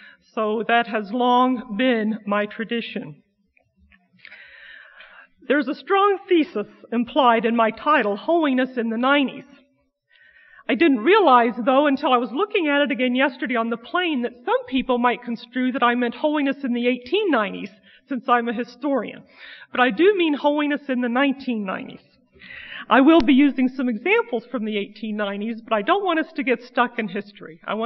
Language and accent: English; Kentucky, United States; I grew up in Kentucky, and I think that's one reason why Asbury was a favorite of my dad's. I was born in northeast Kentucky